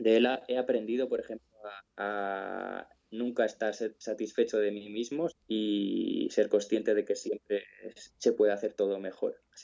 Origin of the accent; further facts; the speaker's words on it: Madrid, Community of Madrid, Spain; Para mí, que soy madrileño, voy regularmente a escuchar conciertos al Auditorio Nacional. Desde muy pequeño siempre me ha gustado mucho